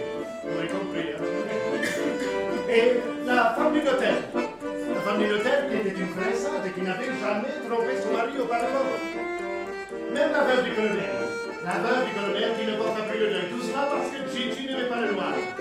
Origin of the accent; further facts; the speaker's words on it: Italy; French is a second language; J'ai dû le remarquer parfois, mon accent travaillait un petit peu. Je suis italien.